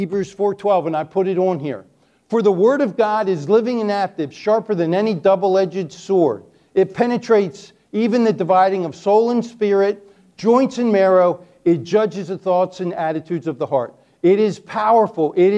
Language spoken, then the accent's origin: English; Chesapeake Bay, United States; Now, I grew up on the Chesapeake Bay. I kind of like storms because you get big waves in storms.